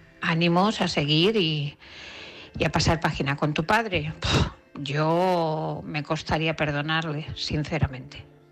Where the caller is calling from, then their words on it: Barcelona, Catalonia, Spain; de Barcelona.